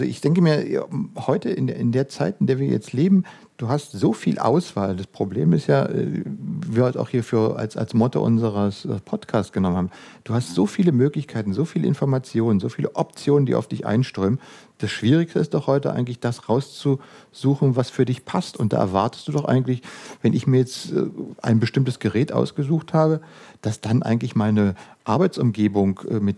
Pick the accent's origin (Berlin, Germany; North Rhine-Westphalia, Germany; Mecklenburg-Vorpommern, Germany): Berlin, Germany; Was mich als Berliner natürlich total freut